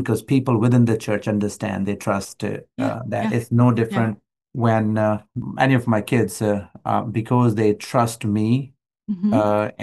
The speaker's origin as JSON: {"language": "English", "country": "Pakistan", "said": "It might be because I'm Pakistani, born Pakistani, so it's a different thing"}